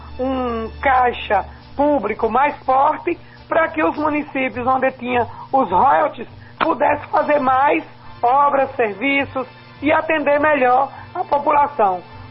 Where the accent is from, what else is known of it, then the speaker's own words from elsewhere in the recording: Cícero Dantas, Bahia, Brazil; quando estou vindo lá da minha cidade, Cícero Dantas, para Salvador